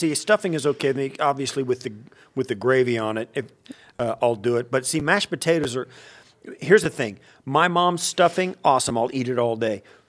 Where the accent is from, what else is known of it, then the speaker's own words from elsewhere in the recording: Kansas, United States; I grew up in Kansas, and my brother lives in a place called Winfield, Kansas